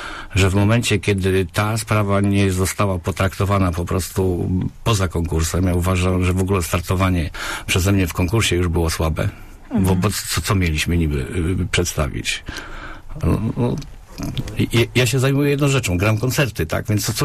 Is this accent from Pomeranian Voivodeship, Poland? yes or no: no; Poznań, Greater Poland Voivodeship, Poland; Urodziłem się w Poznaniu. W Poznaniu jest Lech Poznań. O, mam swoją rodzinę i tu się czuję najlepiej.